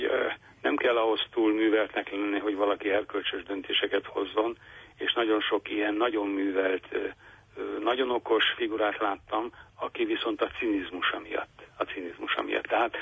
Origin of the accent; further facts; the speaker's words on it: Kaposvár, Somogy, Hungary; én kisvárosi Kaposvárról származom